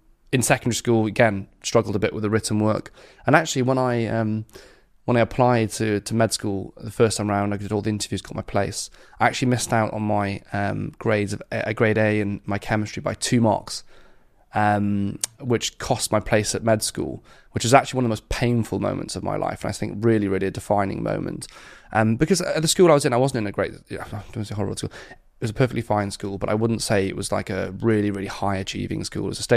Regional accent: Wales, United Kingdom; I was brought up and born and brought up in West Wales. I lived on a little small holding. My parents, not farmers actually, often people assume they would be a farming background. My dad, a policeman. My mum worked in the bank.

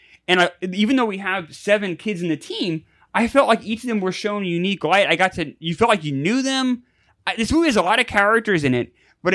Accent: Long Island, New York, United States; I'm obviously not Hispanic. It's no surprise probably to anyone watching this or listening to this. I grew up in New England or New York in the Long Island. So it's very, very white most of the time I was there.

